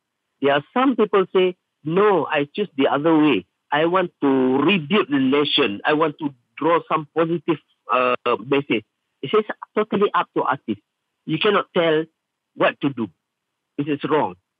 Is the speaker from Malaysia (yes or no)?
yes; Malaysia; we are Malaysian.